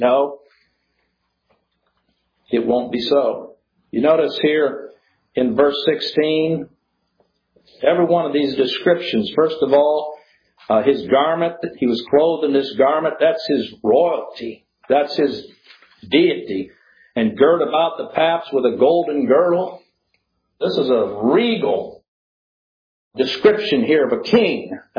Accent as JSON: {"language": "English", "country": "Chad", "tie": "born or raised there", "said": "I can remember growing up in Chad, Africa, days when it would be 140 degrees, 120 in the shade."}